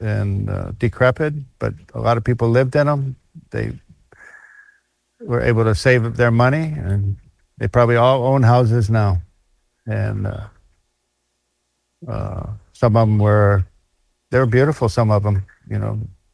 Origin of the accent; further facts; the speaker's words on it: Chicago, Illinois, United States; also born or lived in Florida; Chicago and Florida.